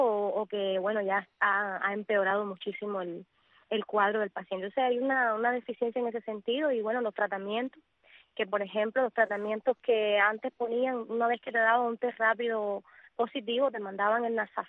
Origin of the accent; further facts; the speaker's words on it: Cuba; nosotros como ciudadanos que estamos aquí, que sabes, como somos cubanos